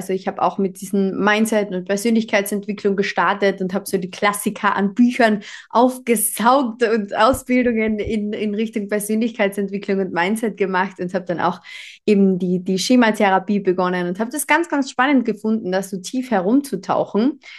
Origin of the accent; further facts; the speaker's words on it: Carinthia, Austria; ich komme aus Österreich, aus dem wunderschönen Kärnten